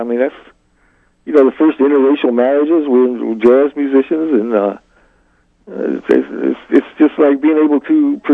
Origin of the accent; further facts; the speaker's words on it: Southern United States, United States; And so I grew up in the South, and man, when I was around racist type people, I could always see, like, this guy's a weakling.